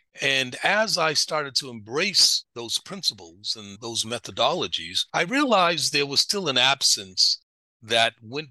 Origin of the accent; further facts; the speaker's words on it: Boston, Massachusetts, United States; moved away as an adult; now in San Francisco, United States; I'm from Boston, even though I'm here in San Francisco and have been here for the 33 years that you cited.